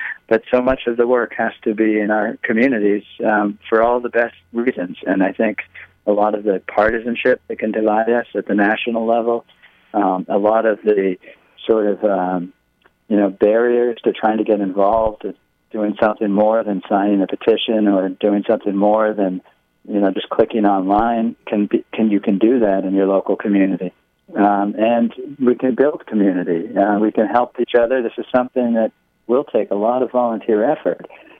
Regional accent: Concord, Massachusetts, United States; I'm doing this in my hometown, Concord, Massachusetts, where the revolution began.

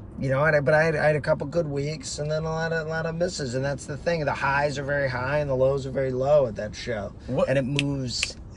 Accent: New Jersey, United States; Yeah, I'm from Jersey.

